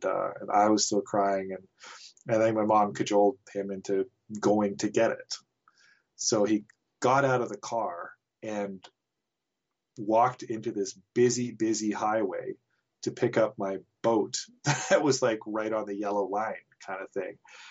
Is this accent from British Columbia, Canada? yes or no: yes; Nelson, British Columbia, Canada; So I lived in Nelson. I grew up in Nelson, as I mentioned.